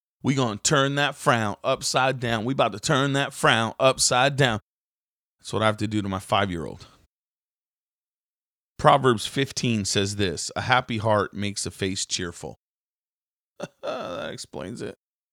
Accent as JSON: {"language": "English", "region": "New England", "country": "United States", "said": "I come from New England, right? It's like you don't really talk to people."}